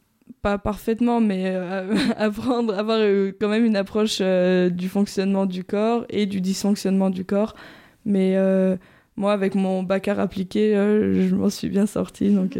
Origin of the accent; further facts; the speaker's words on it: Saint-Pierre-de-Chartreuse, Auvergne-Rhône-Alpes, France; also born or lived in Belgium; Je suis native de Saint-Pierre-de-Chartreuse, donc j'ai toujours grandi dans un milieu naturel.